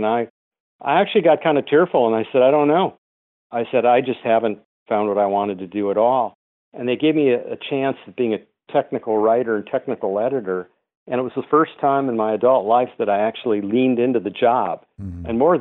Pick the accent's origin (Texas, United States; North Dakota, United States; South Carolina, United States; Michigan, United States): North Dakota, United States; Well, I was a late bloomer, and I grew up in North Dakota.